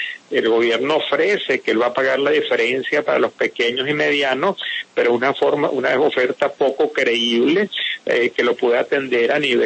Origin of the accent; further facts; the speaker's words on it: Venezuela; quisiera aprovechar para agradecer como venezolano todo el apoyo que le está dando Colombia a la migración venezolana